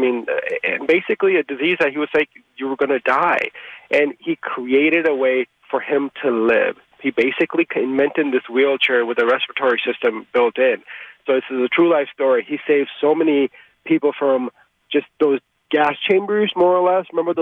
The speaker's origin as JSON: {"language": "English", "country": "India", "tie": "born or raised there", "moved": "yes", "lives_now": "United States", "said": "I grew up in India, and I came to the U.S."}